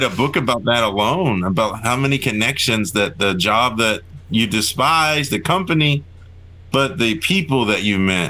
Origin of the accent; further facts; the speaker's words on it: Louisiana, United States; now in Grundy, United States; Yeah, we're originally from Louisiana, as I said earlier, dislocated by Katrina in 05.